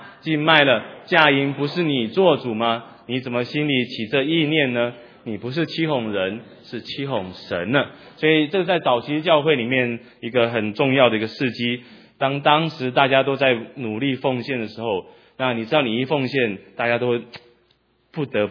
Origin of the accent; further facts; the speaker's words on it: Taiwan; 我就取笑我们台湾人，我们台湾人讲话就有这个口音